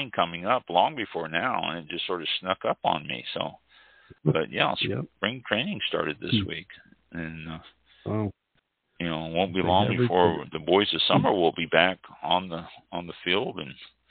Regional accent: Kansas City, Missouri, United States; I have to comment though, since I am from Kansas City, I do have to comment on the Chiefs winning the Super Bowl.

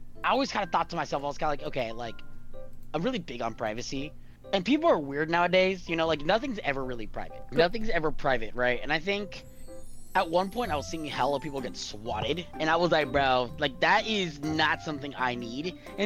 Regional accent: California, United States; I am from California, PST time.

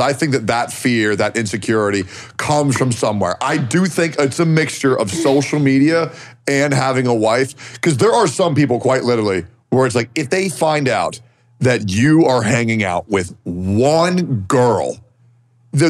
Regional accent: the South, United States; There's also this game that I'm really fucking good at because I'm from the South. I'm a little bit of a redneck myself.

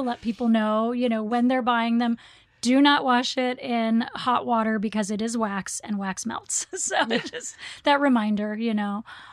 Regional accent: Hawaii, United States; I am Hawaiian, so that feels yeah. good to me

